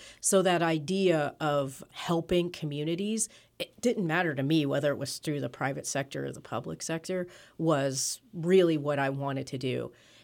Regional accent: Illinois, United States; I'm from Illinois, but it looks like Kansas in right.

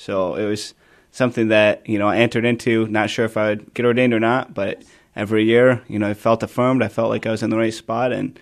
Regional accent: Portland, Michigan, United States; I grew up in Portland, Michigan, small town, about 45 minutes east of here.

